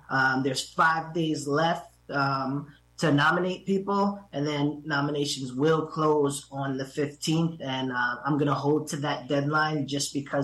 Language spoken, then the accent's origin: English; Hudson, New York, United States; So, you know, growing up in Hudson and in Columbia County, I've always noticed